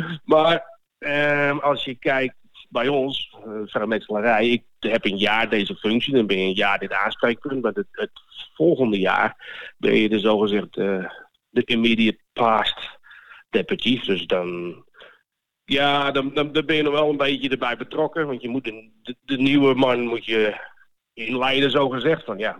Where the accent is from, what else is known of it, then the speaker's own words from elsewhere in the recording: Netherlands; Het zijn mensen zoals ik als Nederlander in de lodge kom, maar zo heb je het ook uit het Midden-Oosten vandaan en het Verre Oosten.